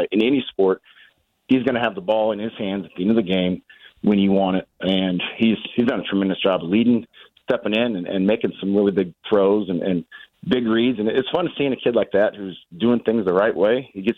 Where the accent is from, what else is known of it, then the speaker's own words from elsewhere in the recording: Nickerson, Kansas, United States; So yeah, I grew up in Nickerson, very familiar with the area, very familiar with a lot of the coaches that have been around for a long time.